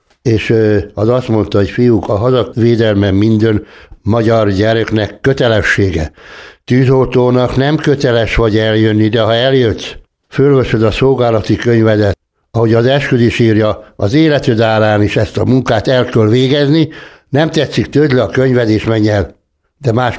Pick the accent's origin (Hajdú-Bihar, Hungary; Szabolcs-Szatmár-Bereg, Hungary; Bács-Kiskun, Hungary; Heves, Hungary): Bács-Kiskun, Hungary; Tázlár; Tázlári születésű vagyok, itt is nőttem föl. Mikor fölnőttem, akkor Szegedre nősültem